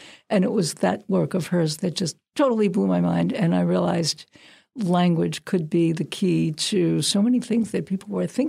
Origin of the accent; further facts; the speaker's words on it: Brooklyn, New York, United States; It was upstate New York. I'm from Brooklyn.